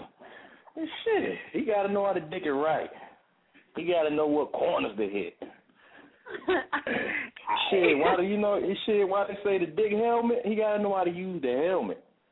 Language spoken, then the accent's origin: English; St. Louis, Missouri, United States; I'm from St. Louis, Missouri. Right now, I'm out D.C.